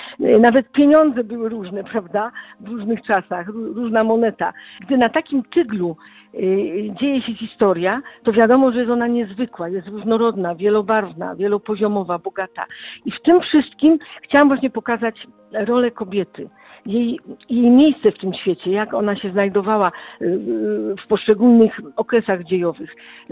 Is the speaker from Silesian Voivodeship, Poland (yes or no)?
yes; Silesian Voivodeship, Poland; born there; Urodziłam się na Śląsku, więc historia Śląska jakby płynęła w moich żyłach.